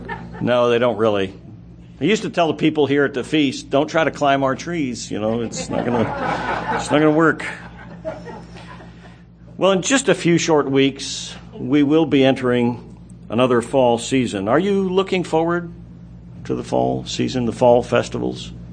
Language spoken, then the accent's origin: English; Maryland, United States; I grew up in Maryland, grew up near a mountain